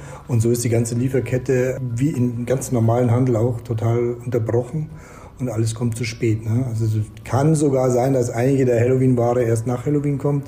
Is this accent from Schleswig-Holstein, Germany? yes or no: no; Bad Tölz, Bavaria, Germany; Mein Papa, wir sind Amerikaner, meine Mama ist Deutsch. Ich bin in Bad Tölz aufgewachsen, bei der Kaserne.